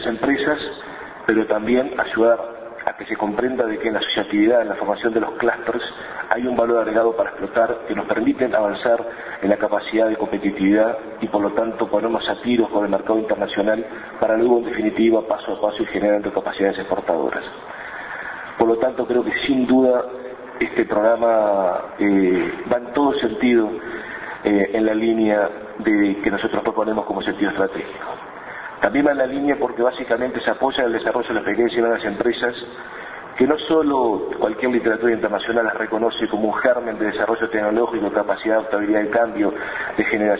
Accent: Uruguay; un sentido estratégico que como uruguayos estamos trazando

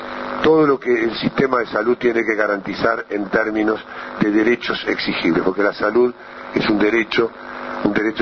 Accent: Uruguay; Como somos los uruguayos

